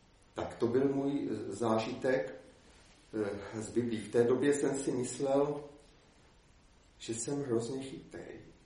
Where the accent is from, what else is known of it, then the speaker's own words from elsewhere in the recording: Prague, Czechia; Chodil jsem na základku ve Vysočanech a byl jsem vychováván přísně nenábožensky, přestože rodiči nějak věřili